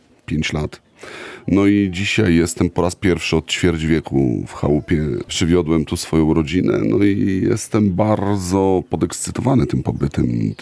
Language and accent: Polish; Warsaw, Masovian Voivodeship, Poland; jestem z Warszawy.